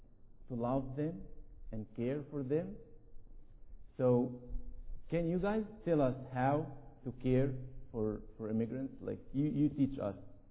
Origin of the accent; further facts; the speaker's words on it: Egypt; So, I am from Egypt too.